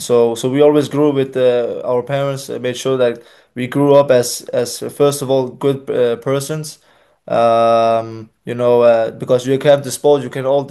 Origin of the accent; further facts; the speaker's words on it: Denmark; It's different, when you're growing up and getting raised